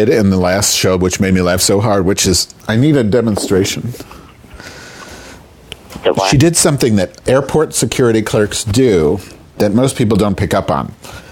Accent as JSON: {"language": "English", "town": "Chicago", "region": "Illinois", "country": "United States", "said": "I didn't find it cold because I'm from Chicago."}